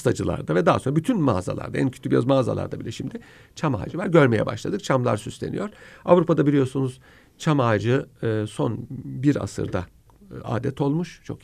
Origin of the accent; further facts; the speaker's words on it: Ankara, Turkey; Şimdi benim çocukluğum Ankara'da geçti.